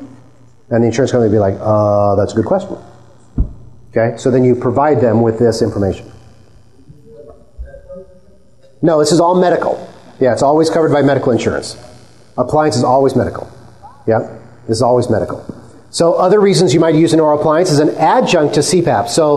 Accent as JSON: {"language": "English", "region": "Idaho", "country": "United States", "said": "I'm from Idaho, a lot of hunters."}